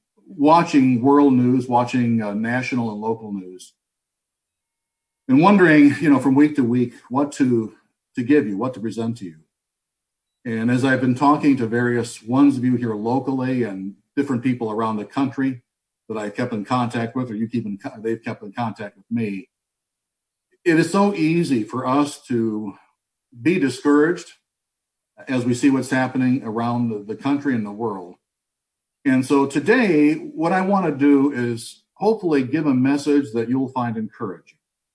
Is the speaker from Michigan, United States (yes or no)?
yes; Detroit, Michigan, United States; now in Chicago, United States; I was not born here. I was born and bred in Detroit, Michigan, which for years was the murder capital of this country. So I've got nothing to crow about my hometown.